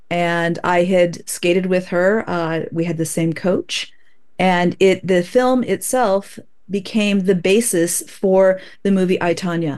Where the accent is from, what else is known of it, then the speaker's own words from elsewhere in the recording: Oregon, United States; She lives in Oregon. I grew up in Oregon. She grew up on the East Coast. I now live on the East Coast.